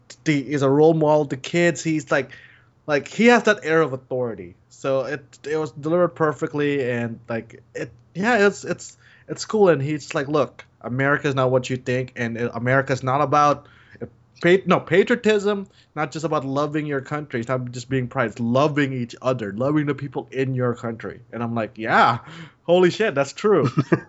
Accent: United States; Because I'm American, the guy next door is American

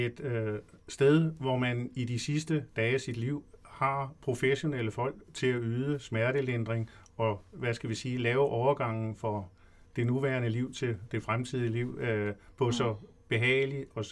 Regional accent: Hashøj, Zealand, Denmark; det er ikke fordi, jeg er fra Korsør, jeg er sådan set fra den anden ende af kommunen, fra Hashøj.

